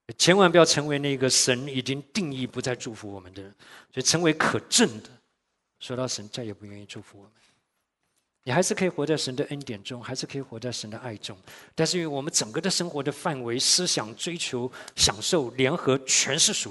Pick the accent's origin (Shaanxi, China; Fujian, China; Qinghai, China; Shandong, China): Shandong, China; 我说都是我们山东人爱吃的啊